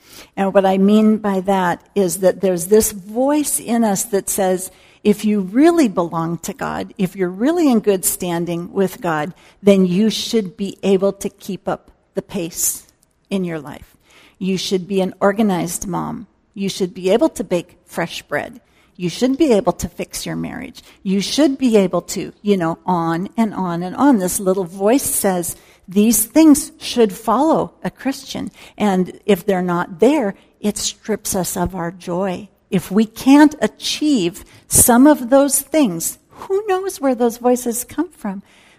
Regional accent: Midwest, United States; I grew up in the Midwest where some of these things were just very deep-seated in terms of what it meant

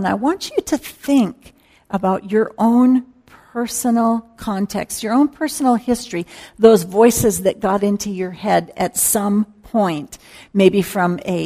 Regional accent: Midwest, United States; I grew up in the Midwest where some of these things were just very deep-seated in terms of what it meant

